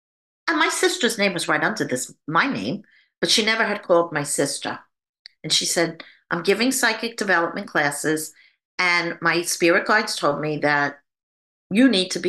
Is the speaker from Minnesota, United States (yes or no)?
no; New York, United States; I'm a New Yorker, right?